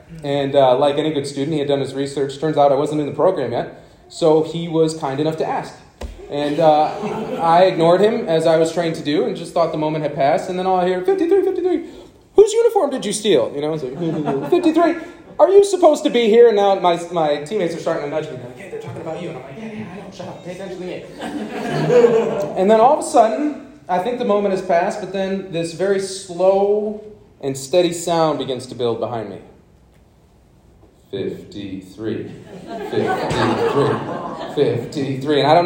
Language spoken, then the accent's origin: English; Ann Arbor, Michigan, United States; We went to games all the time growing up in Ann Arbor.